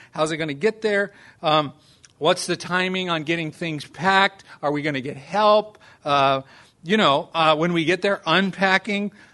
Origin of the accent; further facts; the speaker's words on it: California, United States; You can tell I'm from California, right? Southern California dudes